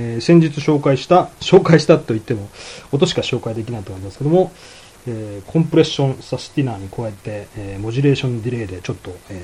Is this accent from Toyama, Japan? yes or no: no; Tokushima, Japan; 本日私の地元徳島は、梅雨の晴れ間というかですね、いきなりいい天気になりまして